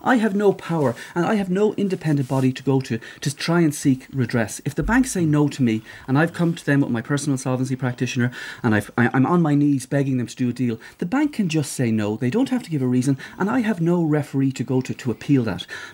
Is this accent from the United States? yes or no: no; Galway, Connacht, Ireland; Well, I'm from Galway